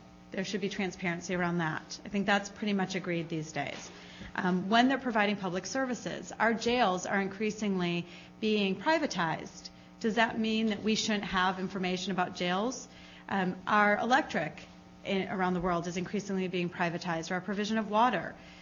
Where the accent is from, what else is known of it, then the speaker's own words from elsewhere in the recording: Atlanta, Georgia, United States; and let me say, I'm from Atlanta. Coca-Cola funded our conference.